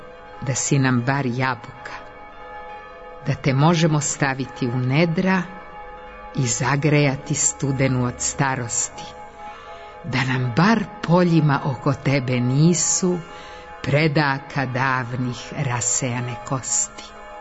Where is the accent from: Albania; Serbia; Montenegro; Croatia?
Serbia; Brankovina, Šumadija and Western Serbia; što sam rođena u ustaničkom kraju, što sam rasla u Brankovini Zavičaju Nenadovića